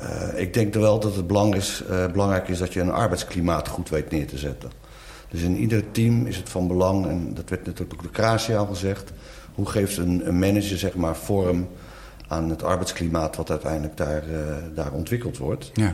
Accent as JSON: {"language": "Dutch", "town": "Moordrecht", "region": "South Holland", "country": "Netherlands", "said": "Ik kom uit Moordrecht, regio Gouda."}